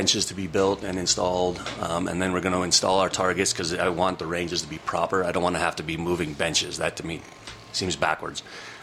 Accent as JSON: {"language": "English", "town": "Leadville", "region": "Colorado", "country": "United States", "tie": "born or raised there", "said": "Some of my, growing up in Leadville, hunter safety, you learn at a very early age."}